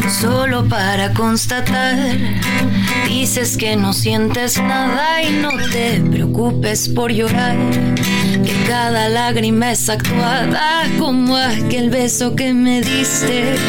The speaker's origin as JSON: {"language": "Spanish", "town": "Mérida", "region": "Yucatán", "country": "Mexico", "lives_now": "Mexico City, Mexico", "said": "yo vengo ahorita de Mérida, donde habemos, ¿qué te gusta? 20 proyectos, metiéndole con mucha fuerza a esto, y me vengo a la Ciudad de México a vivir"}